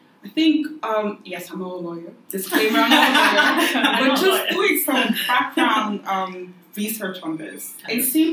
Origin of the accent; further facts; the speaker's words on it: Cameroon; I'm from Cameroon. We are from different countries.